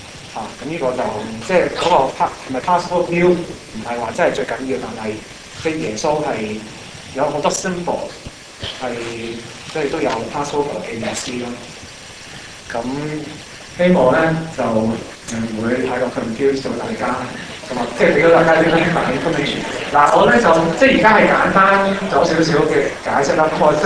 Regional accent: China; 有啲人咧就係用好似我哋中國人咁用農曆同埋陽曆係啦

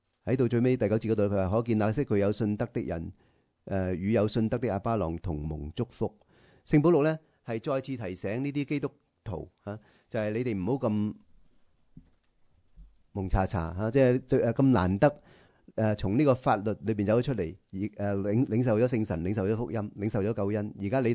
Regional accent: Hong Kong; 特別我哋喺香港成長嘅話咧

